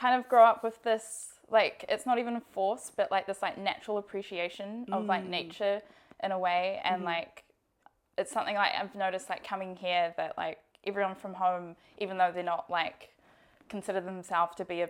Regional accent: North Island, New Zealand; I love growing up in New Zealand. I think it's a very special place to have like a childhood because especially in the North Island where it's like a bit warmer, you just spend so much time outside.

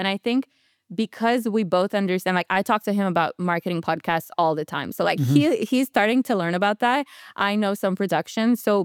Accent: Romania; English is a second language; also born or lived in United States; As you mentioned, I'm originally from Romania. I was in the States for 5 years and now I'm back.

